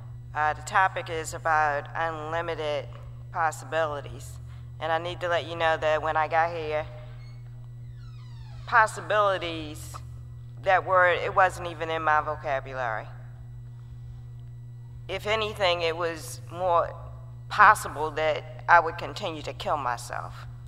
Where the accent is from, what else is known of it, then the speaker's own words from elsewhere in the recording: Baltimore, Maryland, United States; also born or lived in Fayetteville, North Carolina; I do need to let you know that I am from Baltimore, Maryland.